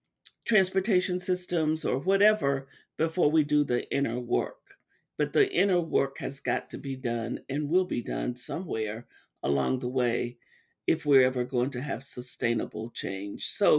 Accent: Arkansas, United States; You know, when I was a kid, I grew up in Arkansas.

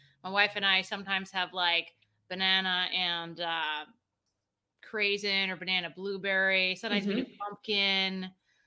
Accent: United States; And as an American, I guess I was just so accustomed to like mystery meat on my plate. Like I grew up with minute steaks.

